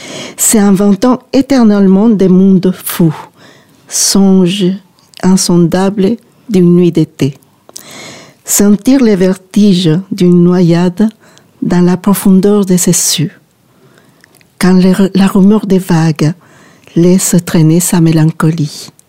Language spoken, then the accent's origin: French; Peru; born there; French is a second language; Et je suis née au Pérou, et un pays qui se trouve en Amérique du Sud, hispanophone. Et c'est un pays qui est très, très varié, qui a une côte, une montagne et puis l'Amazonie. Mais j'ai vécu au bord de la mer, à la capitale